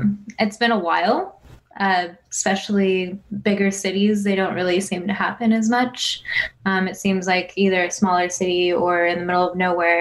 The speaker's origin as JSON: {"language": "English", "region": "Utah", "country": "United States", "also_born_or_lived": "Colorado", "said": "I've lived in Colorado. I'm actually from Utah originally."}